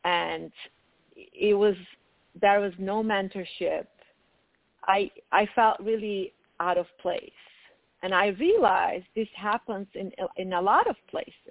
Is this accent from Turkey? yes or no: yes; Turkey; moved away as an adult; now in United States; Like, of course, I grew up in Turkey. So I came to United States when I was 24.